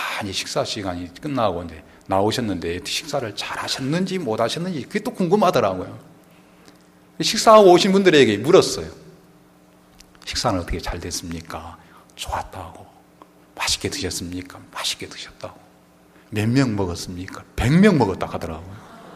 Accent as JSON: {"language": "Korean", "region": "Seoul", "country": "South Korea", "said": "제가 서울 사람 아닙니까?"}